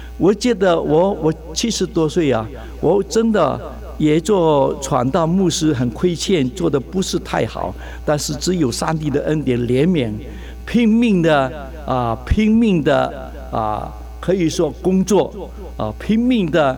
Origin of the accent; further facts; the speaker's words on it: Fuzhou, Fujian, China; 我是福州人